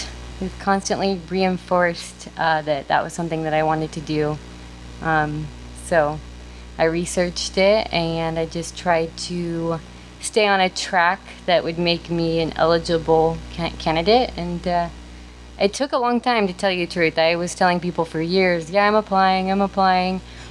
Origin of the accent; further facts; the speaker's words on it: California, United States; I'm from Humboldt. Do you know how much Humboldt County people love reggae music?